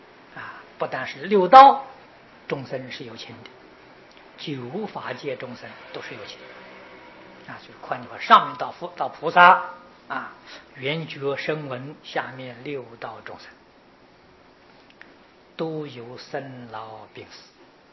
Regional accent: Taiwan; 没有我们台湾人住的房子这么大了

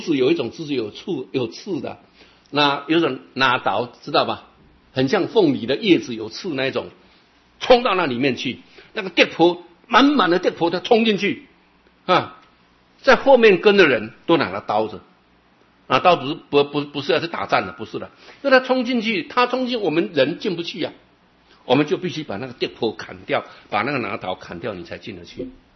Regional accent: Yilan County, Taiwan; 我们小时候住宜兰县，我们小时候在宜兰啊

